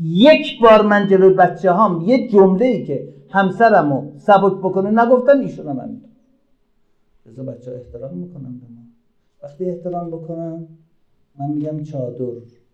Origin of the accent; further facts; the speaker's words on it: Azerbaijan, Iran; now in Tehran, Iran; 60 سال پیش که ما از آذربایجان اومدیم، منزلمون آخرین نقاط غرب تهران ته هاشمی بود